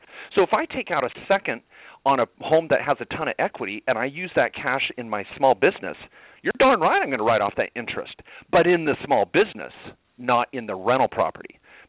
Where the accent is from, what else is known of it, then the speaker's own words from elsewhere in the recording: Eugene, Oregon, United States; born there; I was born in Eugene, Oregon, and, of course, went to law school in Oregon. And so I am an Oregon Duck fan, except when they're playing the Utes.